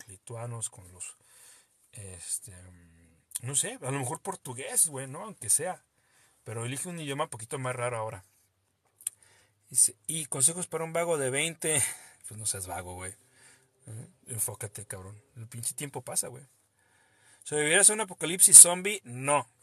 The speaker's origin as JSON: {"language": "Spanish", "country": "Mexico", "said": "me caga, güey, que somos así los mexicanos."}